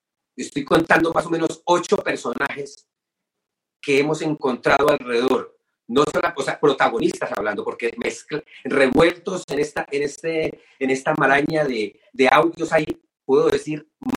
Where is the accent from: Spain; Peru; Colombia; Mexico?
Colombia; como joven colombiano, pues periodista además